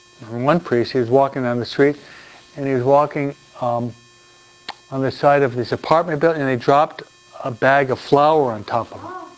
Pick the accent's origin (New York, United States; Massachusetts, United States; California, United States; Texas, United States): New York, United States; I'm a New Yorker, so I move at a quick pace in almost everything, no?